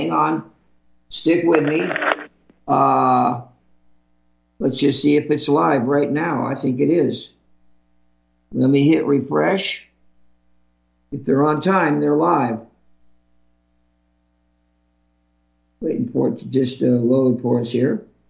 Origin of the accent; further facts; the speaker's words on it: Santa Monica, California, United States; I mean, it must be nervous being back where I grew up in Santa Monica, California.